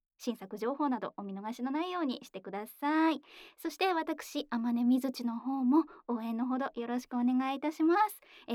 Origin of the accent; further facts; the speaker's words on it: Kyoto, Japan; 私の出身地である京都府の京都弁の、鬼の末裔ということで